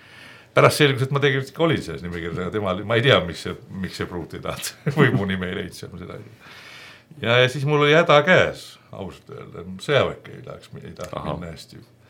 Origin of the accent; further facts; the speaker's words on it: Paide, Järva County, Estonia; also born or lived in Põltsamaa; kasvasin põhiliselt Paides, vahepeal küll mõnda aega Põltsamaal, aga üldiselt Paides ja lõpetsin, noh, Paides käsin lasteaias ja siis käsin koolis ja lõpetsin 69 Paide keskkooli.